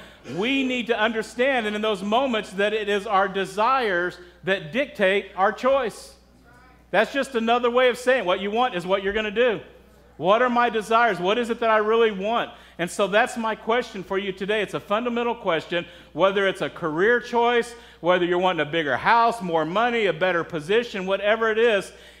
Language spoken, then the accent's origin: English; Texas, United States; I grew up in Texas where we got whipping still.